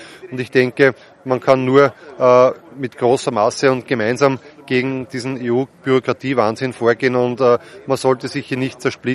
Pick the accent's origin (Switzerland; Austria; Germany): Austria; so wie bei uns in Österreich ein Wahlergebnis im Nachhinein sozusagen verbessert wird